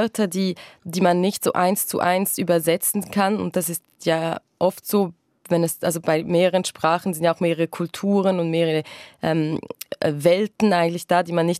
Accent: Zurich, Switzerland; first language French; German is a second language; Genau, Französisch ist meine Muttersprache. Ich habe aber die Schulausbildung in Zürich gemacht.

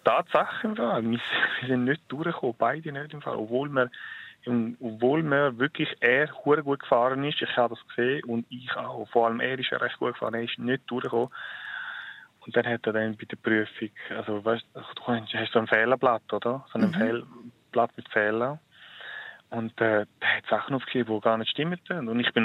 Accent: Switzerland; ich bin in der Schweiz geboren, ich habe da meine Lehre gemacht, ich bin da mit im Militär gewesen, ich habe meine Weiterbildung gemacht.

